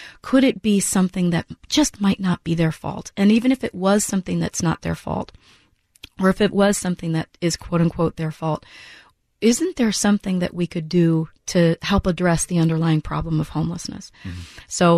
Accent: Chicago, Illinois, United States; now in Seattle, United States; I'm not from Seattle. I've been here 8 years. I came from Chicago.

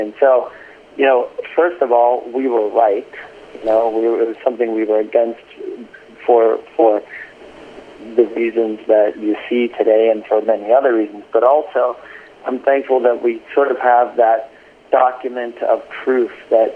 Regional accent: United States; Yeah, well, you know, we're from America. We know how to make it intense.

